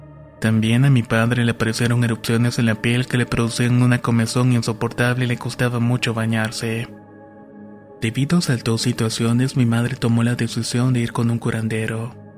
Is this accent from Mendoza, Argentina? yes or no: no; Córdoba, Argentina; soy oriundo de Córdoba, Argentina.